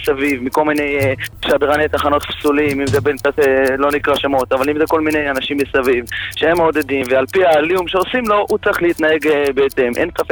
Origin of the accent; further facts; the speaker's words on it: Petah Tikva, Central District, Israel; אני מפתח תקווה, אתה מכיר אותי